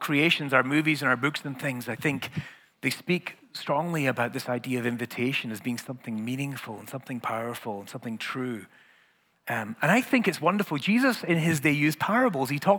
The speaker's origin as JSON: {"language": "English", "region": "Scotland", "country": "United Kingdom", "said": "And I'm Scottish, so there's no way I'm going to pay for it."}